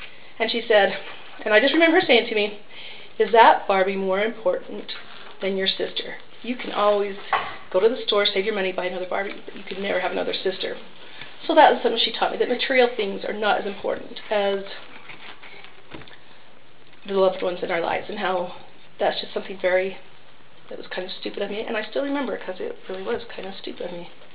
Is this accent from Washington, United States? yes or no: no; Salt Lake City, Utah, United States; I grew up in Salt Lake City. When 8 years of age, I was baptized in City Creek.